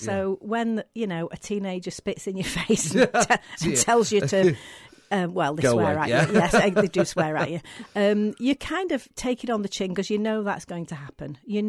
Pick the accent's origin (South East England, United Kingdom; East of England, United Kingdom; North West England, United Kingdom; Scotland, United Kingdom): North West England, United Kingdom; Manchester; now in Macclesfield, United Kingdom; I'm from North Manchester, but I feel like a native of Mac.